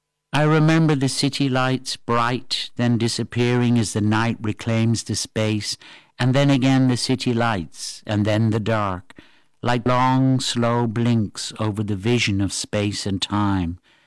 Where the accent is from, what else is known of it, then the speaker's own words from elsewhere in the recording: Sligo, Connacht, Ireland; also born or lived in Manchester, United Kingdom; I was born in a rainy city and moved to a rainy countryside, from Manchester to Sligo. Rather, I was moved. I was 6 years old, myself and my sister squished in the back seat of a boxy Morris Traveller